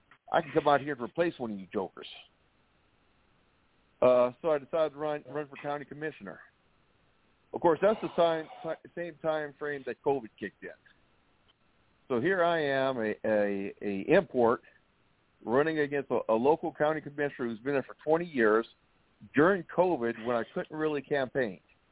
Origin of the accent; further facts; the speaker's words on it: Louisiana, United States; moved away as an adult; now in Minnesota, United States; I retired up here to Western Minnesota in 2018. Originally, I'm from Louisiana, but my wife is from here